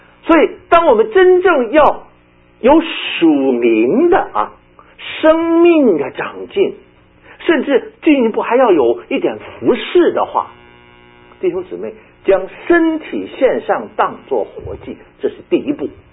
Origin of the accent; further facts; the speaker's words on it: Beijing, China; 我们北京人说就是还没门了呢